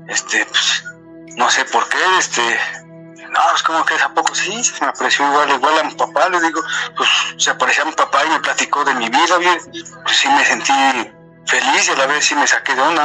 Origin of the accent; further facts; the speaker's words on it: Milpa Alta, Mexico City, Mexico; Soy del estado de... Bueno, soy de la Ciudad de México, de la delegación Milpalta, la alcaldía Milpalta.